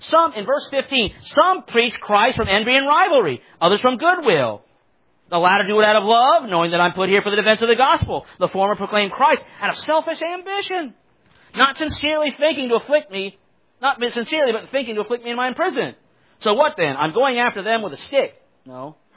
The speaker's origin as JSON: {"language": "English", "town": "Orlando", "region": "Florida", "country": "United States", "said": "I'm a city boy. I'm from Orlando."}